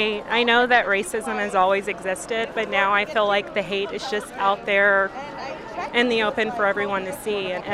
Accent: Santa Rosa, California, United States; I'm from Santa Rosa. I am a woman. I'm a black woman.

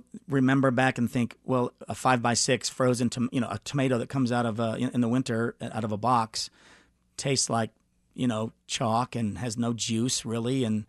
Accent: Lubbock, Texas, United States; also born or lived in Amarillo / Tulsa / Phoenix / South Dakota; now in Kansas City, United States; I grew up in places like Lubbock, Texas, and Amarillo, and Tulsa, and Phoenix, Arizona, and South Dakota.

